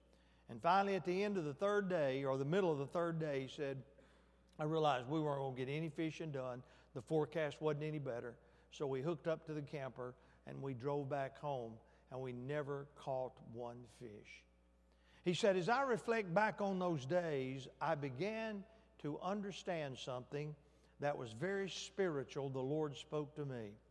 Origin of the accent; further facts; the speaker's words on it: Alabama, United States; I grew up in the Shoals preaching.